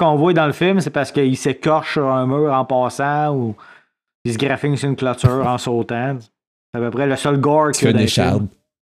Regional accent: Drummondville, Quebec, Canada; Donc, nous, moi puis le D, on vient de Drummondville, mais ça, c'est dans le centre du Québec et Mauricie et Bois-Franc.

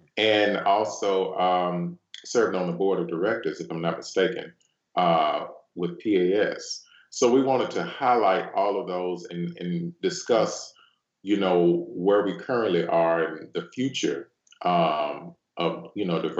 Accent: Birmingham, Alabama, United States; He's, he lives in Birmingham. I'm from Birmingham.

